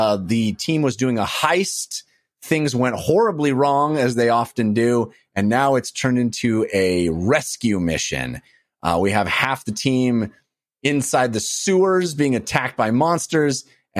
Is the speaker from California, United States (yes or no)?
yes; California, United States; when we'd watch 49er games growing up in the Bay Area